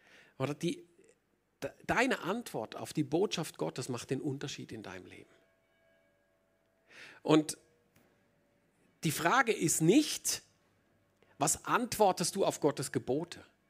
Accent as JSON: {"language": "German", "country": "Switzerland", "said": "für uns als Schweizer"}